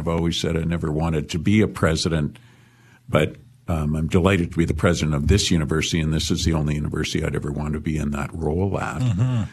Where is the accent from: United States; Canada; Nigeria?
Canada; Toronto, Ontario; also born or lived in Ottawa; It has been 40 years. I've been here longer than, of course, I've been anywhere else. Yeah, I was born in Ottawa, raised in Ottawa and Toronto.